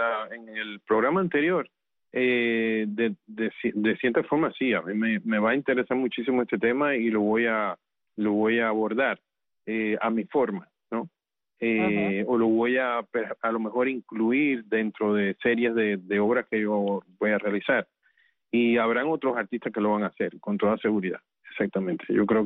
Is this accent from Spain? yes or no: no; Cuba; voy a aprovechar para darle un saludo a mi pueblo que tiene esa gran pandemia de hace 60 años y que la sufre todavía y que le mando todo mi calor y todo mi amor a los cubanos.